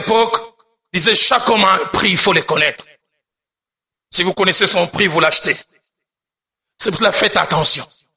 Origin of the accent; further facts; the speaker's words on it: Bandal, Kinshasa, DR Congo; Là où j'ai grandi à Bandal, à une certaine époque, il y a eu une invasion des gros cancres.